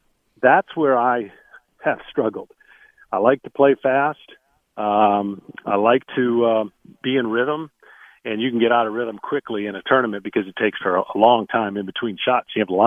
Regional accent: Michigan, United States; I grew up in Michigan, basketball, baseball, football.

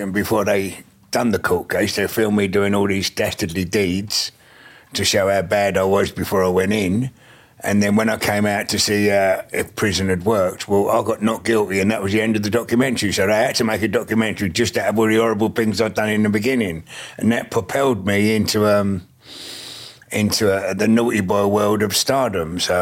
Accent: London, United Kingdom; I come from South London.

